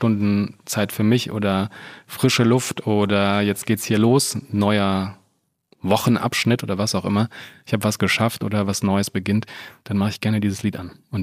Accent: Aachen, North Rhine-Westphalia, Germany; also born or lived in Paris; ich habe in Paris studiert, das heißt, ich bin sehr frankophil aufgewachsen, ich bin in der Nähe von der Grenze aufgewachsen, bei Aachen

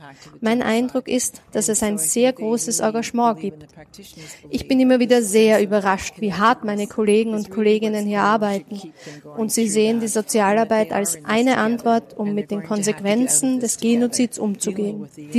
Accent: Canada; German is a second language; Ich bin aus Kanada und es gibt auch bei uns nicht einen Kanadier oder eine Kanadierin.

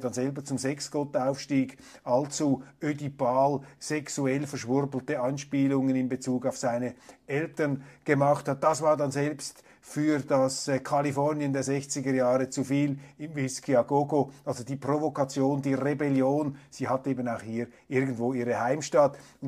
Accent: Switzerland; Darum haben wir uns ja auch als Schweizer da etwas verabschiedet

